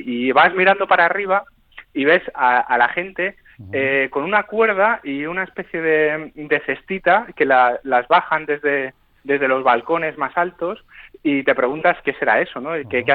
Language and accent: Spanish; Madrid, Community of Madrid, Spain; Yo soy de Madrid, aunque ahora no estoy viviendo en Madrid o no paso la mayor parte del tiempo en Madrid, pero tenía ganas de volver, ¿no?